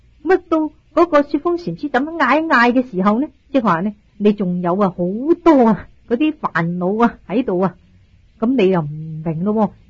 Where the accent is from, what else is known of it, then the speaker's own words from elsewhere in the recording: Guangdong, China; 即係好似我哋广东人话呢专做坏人嘅石坚咁样。